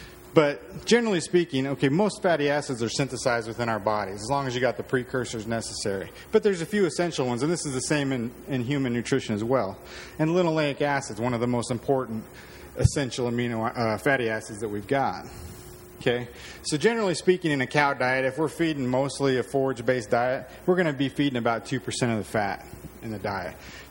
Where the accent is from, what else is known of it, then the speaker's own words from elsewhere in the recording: Nevada, United States; Again, I grew up in Nevada, live in Wyoming.